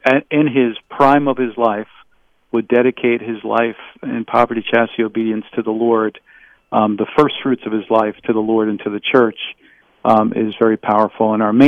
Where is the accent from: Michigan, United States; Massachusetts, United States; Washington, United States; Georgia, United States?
Michigan, United States; So I'm from Michigan, and I went to a school in Michigan for college